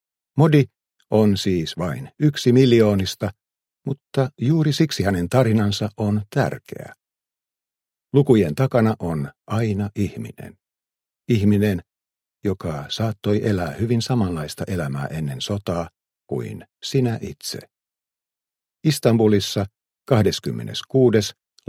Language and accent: Finnish; Forssa, Tavastia Proper, Finland; born there; synnyinkaupunkini Forssa